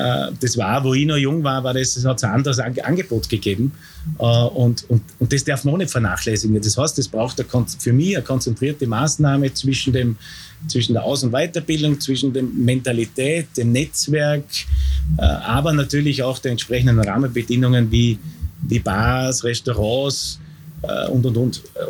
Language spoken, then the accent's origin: German; Vorarlberg, Austria; Also grundsätzlich, mir taugt es in Vorarlberg und ich lebe gerne in Vorarlberg und ich fühle mich auch als Vorarlberger.